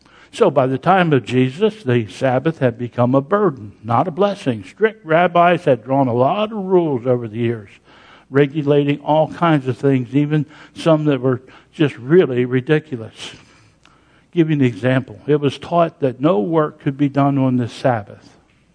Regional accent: Pennsylvania, United States; I grew up in Pennsylvania, and some of you down here, did you have blue laws in the South?

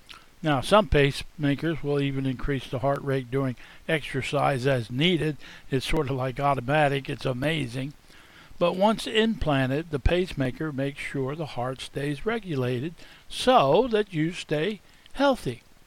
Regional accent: Pennsylvania, United States; When I grew up in Pennsylvania in the wintertime, you know, when we had ice and snow, we used something called salt.

